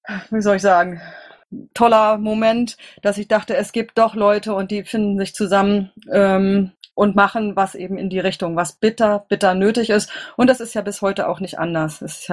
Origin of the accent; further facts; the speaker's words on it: Berlin, Germany; also born or lived in Bielefeld / Hamburg; Ich komme aus Berlin, das habe ich ja damit schon ausgedrückt, habe mal ein halbes Jahr in Hamburg gewohnt und bin gebürtige Bielefelderin, also ehemals Nordrhein-Westfalen.